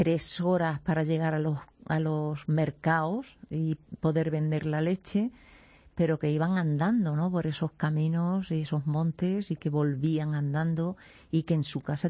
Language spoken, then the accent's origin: Spanish; Extremadura, Spain; Yo que soy extremeña, me ha costado.